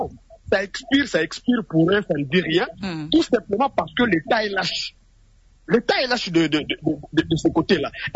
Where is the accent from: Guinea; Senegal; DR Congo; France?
DR Congo; nous sommes Congolais